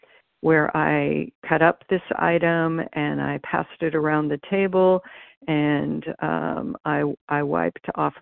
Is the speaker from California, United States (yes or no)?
yes; California, United States; I am from California.